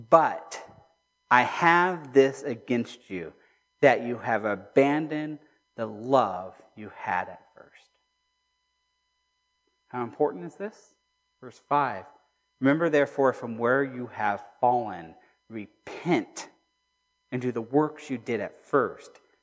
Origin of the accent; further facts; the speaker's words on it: California, United States; I came from California. We didn't have Regents. Yay for California, right?